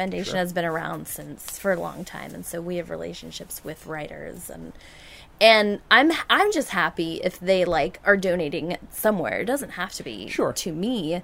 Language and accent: English; California, United States; So I went to film school. I'm from Southern California, and I went to film school because I wanted to work in the movie biz and just, you know, live a dream life.